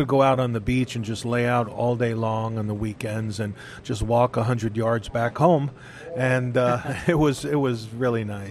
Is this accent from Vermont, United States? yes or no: no; New York City, New York, United States; born there; I was born in 1955 in Brooklyn, New York City, and in a conservative Jewish family.